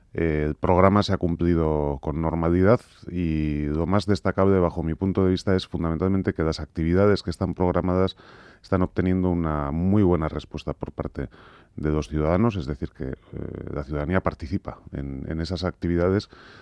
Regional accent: San Sebastián, Basque Country, Spain; yo creo que ha sido irrespetuosa absolutamente y ofensiva para los que somos donostiarras

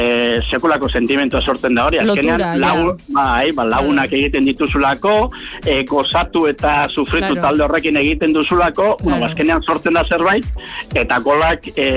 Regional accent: Elgeta, Basque Country, Spain; ni gipuzkoarra naiz, ni elgetarra naiz, oso arrona gainera horrena

